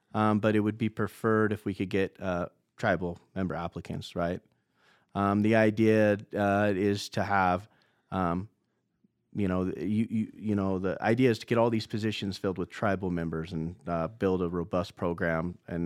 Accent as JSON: {"language": "English", "town": "Modoc", "region": "California", "country": "United States", "tie": "born or raised there", "said": "So I'm a Yurok tribal member, right? I was born and raised in Modoc, California. I'm not sure if people are familiar with that, but that's actually right across the border here, about an hour and a half, 2 hours away. So I grew up in the area."}